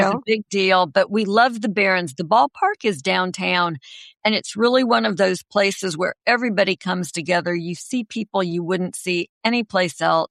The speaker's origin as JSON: {"language": "English", "town": "Los Angeles", "region": "California", "country": "United States", "tie": "born or raised there", "said": "I grew up in Los Angeles"}